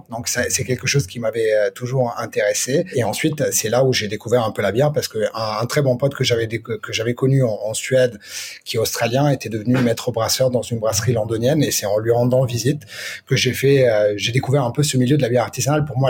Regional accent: Milan, Lombardy, Italy; J'ai grandi en Italie, à Milan

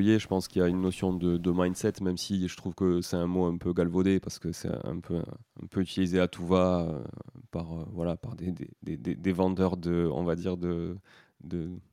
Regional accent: Toulouse, Occitanie, France; born there; also born or lived in Canada; je suis né à Toulouse, j'ai vécu 5 ans au Canada, j'ai fait toutes mes études, on va dire là-bas. J'ai passé même mon bac là-bas dans un lycée français.

